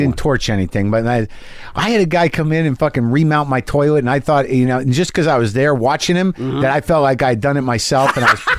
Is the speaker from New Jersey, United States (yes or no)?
yes; New Jersey, United States; I'm from Jersey originally, my family is